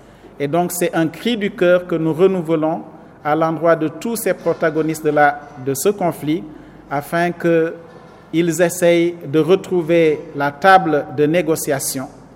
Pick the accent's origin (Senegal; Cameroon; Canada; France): Senegal; Nous sommes meurtris en tant que Sénégalais, mais surtout en tant que croyants et de surcroît en tant que prêtres